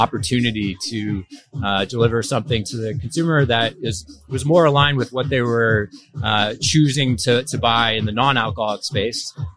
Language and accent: English; California, United States; now in Los Angeles, United States; but I'm from Northern California.